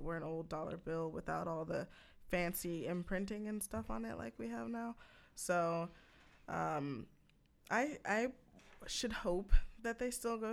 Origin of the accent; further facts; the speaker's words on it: Cleveland, Ohio, United States; right now I'm from Cleveland, Ohio.